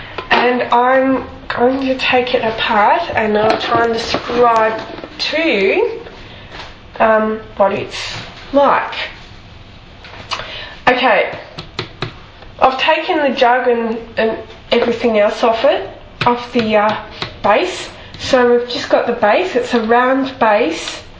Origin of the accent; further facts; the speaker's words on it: Melbourne, Victoria, Australia; from Melbourne, Australia. Although I'm currently staying in Dubai with my dad for a few weeks.